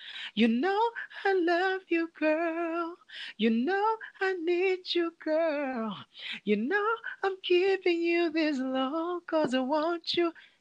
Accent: Zambia; I am half South African and half Zambian. My dad was Zulu, yeah. But I was born and raised in Zambia. So I am 31. I'm turning 32 on the 21st of September

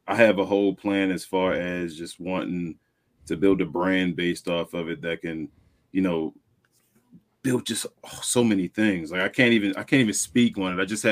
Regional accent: Baltimore, Maryland, United States; Like, I'm born and raised in Baltimore City. So, bro, I'd love for it to be a better place.

